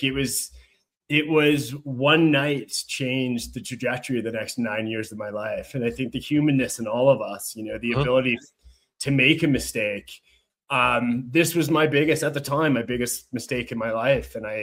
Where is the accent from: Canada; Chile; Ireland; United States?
Canada; Calgary, Alberta; which I'm from Calgary, Alberta, Canada.